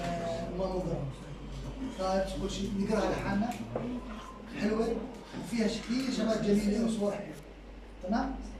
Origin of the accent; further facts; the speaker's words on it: Jordan; بالعالم كله عندنا في الاردن